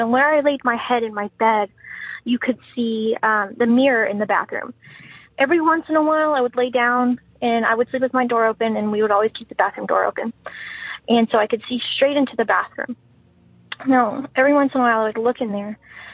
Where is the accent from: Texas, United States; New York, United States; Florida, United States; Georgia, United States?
Texas, United States; Atascocita; born or raised there